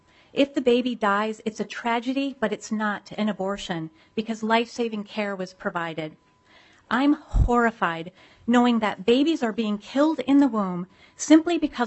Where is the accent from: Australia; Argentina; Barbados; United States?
United States; Mendota Heights, Minnesota; from Mendota Heights